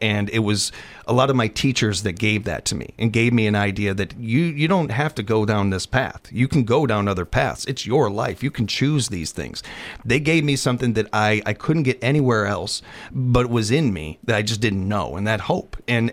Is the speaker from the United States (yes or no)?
yes; Illinois, United States; I didn't grow up in this school system. I grew up in the Illinois school system. I grew up in a very violent area, and my family moved around a lot.